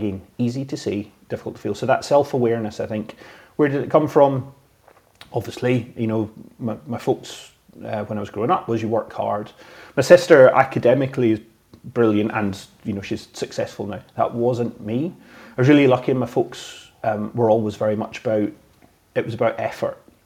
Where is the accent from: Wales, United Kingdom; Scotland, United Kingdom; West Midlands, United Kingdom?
Scotland, United Kingdom; especially, you know, Scottish people, especially, but as British people, we have it and all the rest of it.